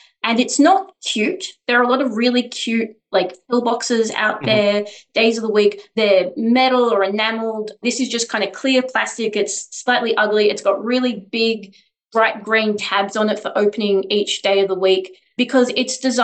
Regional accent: Australia; as your listeners can hear, I'm Australian.

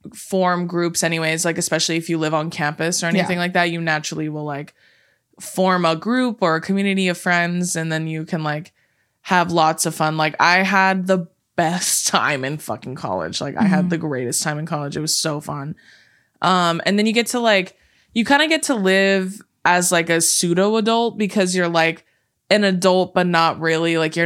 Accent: West Coast, United States; They were all from different, they were both from the East Coast. I was from the West Coast.

